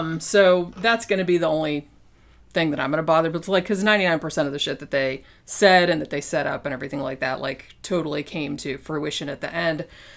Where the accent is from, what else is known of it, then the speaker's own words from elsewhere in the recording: United States; it wasn't too distracting for me as an American